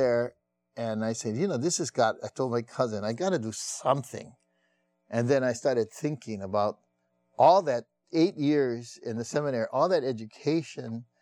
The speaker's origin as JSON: {"language": "English", "town": "Oahu", "region": "Hawaii", "country": "United States", "said": "After I introduced myself and, you know, I'm from Oahu. I came long ways, you know"}